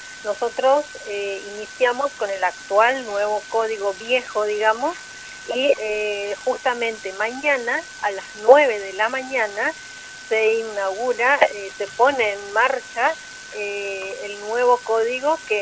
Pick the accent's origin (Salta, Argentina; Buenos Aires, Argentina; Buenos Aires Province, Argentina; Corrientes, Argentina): Corrientes, Argentina; Bellavista; De allí me trasladé a la ciudad de Bellavista, donde soy oriunda, donde tengo toda mi familia